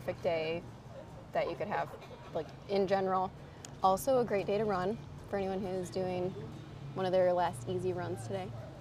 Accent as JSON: {"language": "English", "town": "Muskegon", "region": "Michigan", "country": "United States", "said": "I am from Muskegon, Michigan. Pretty small town on west coast of Michigan."}